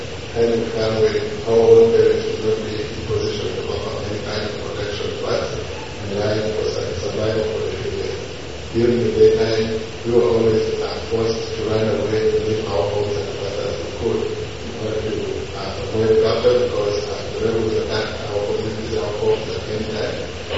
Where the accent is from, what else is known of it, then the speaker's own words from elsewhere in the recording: Northern Region, Uganda; I was born in the Northern Uganda, grew up my entire time in the Northern Uganda, and I was about 4 years old